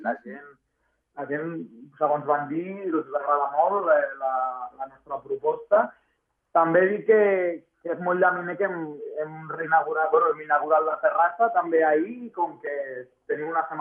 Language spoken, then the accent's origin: Catalan; El Prat de Llobregat, Catalonia, Spain; perquè som del Prat